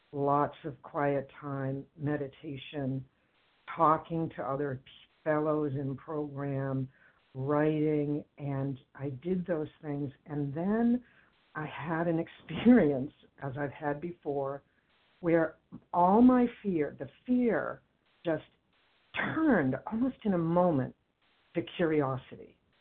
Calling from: Boston, Massachusetts, United States; I'm calling from the Boston area.

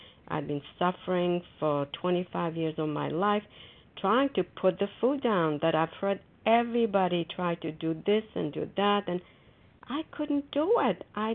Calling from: Foxborough, Massachusetts, United States; I'm calling from Foxborough, Massachusetts.

